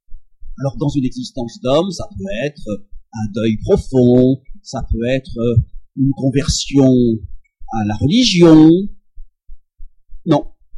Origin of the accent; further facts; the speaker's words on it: Nouvelle-Aquitaine, France; comme on dit dans mon pays d'origine, la Charente.